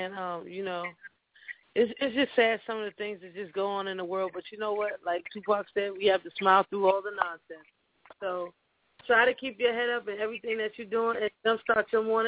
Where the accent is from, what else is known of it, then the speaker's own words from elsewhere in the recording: Nigeria; I'm actually Nigerian, and it just saddens me that this is going on in my country.